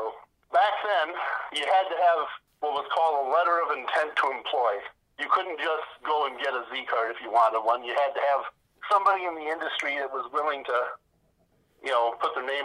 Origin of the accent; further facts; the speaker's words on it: Lansing, Michigan, United States; So I grew up in Lansing, Michigan, kind of about as far away from the water as you can get in Michigan.